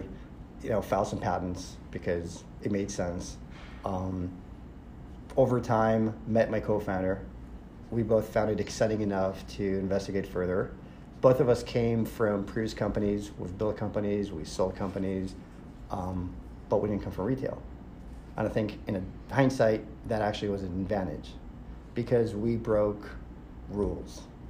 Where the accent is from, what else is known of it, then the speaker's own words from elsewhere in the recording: Israel; I'm originally from Israel.